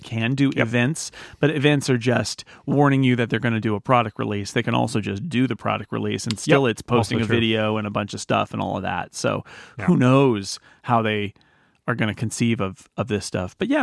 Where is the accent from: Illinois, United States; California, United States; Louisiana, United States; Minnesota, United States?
California, United States; because I'm from California and I don't like winter.